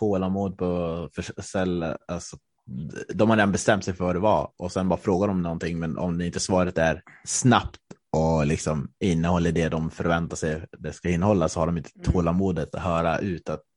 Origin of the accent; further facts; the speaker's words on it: Östersund, Jämtland County, Sweden; now in Stockholm, Sweden; jag har ju bott nu i Stockholm i ett antal år. Och jag bodde hemma i Östersund i 1,5 år och sen har jag varit borta